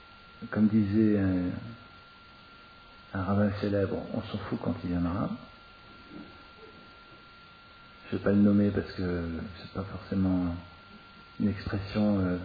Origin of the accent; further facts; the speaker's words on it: Strasbourg, Grand Est, France; quand je suis à Strasbourg, ma ville natale, je me promène dans les villages alsaciens autour.